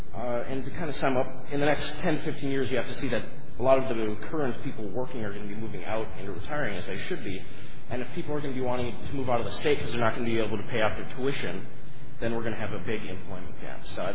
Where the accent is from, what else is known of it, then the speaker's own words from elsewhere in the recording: Detroit Lakes, Minnesota, United States; I hail from Detroit Lakes, Minnesota